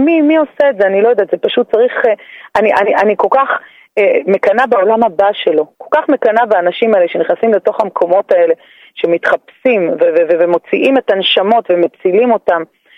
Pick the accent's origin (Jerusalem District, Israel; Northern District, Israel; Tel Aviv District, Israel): Jerusalem District, Israel; Beit Shemesh; כמו שאתם מכירות אותי, אני מבית שמש